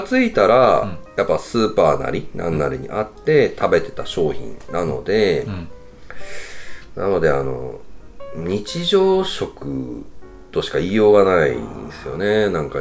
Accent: Sasebo, Nagasaki, Japan; 僕もともと長崎の佐世保市出身なんですよね。だから当然ちゃんぽんも子供の頃はよく食べてるんですよ、

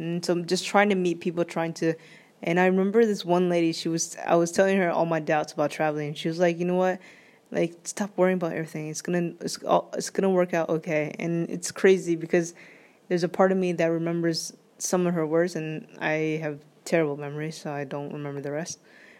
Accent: Thailand; I was from Thailand and I was a boy, so that was also a lot of fun to deal with.

